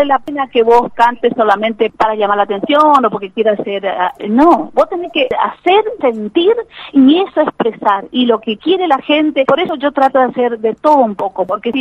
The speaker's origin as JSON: {"language": "Spanish", "region": "Misiones", "country": "Argentina", "said": "tengo canciones, por ejemplo, a mi país, Argentina"}